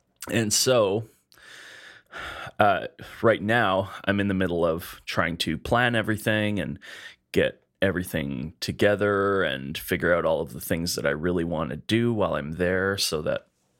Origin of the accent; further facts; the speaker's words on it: Edmonton, Alberta, Canada; We're two chefs from Edmonton, Alberta, Canada.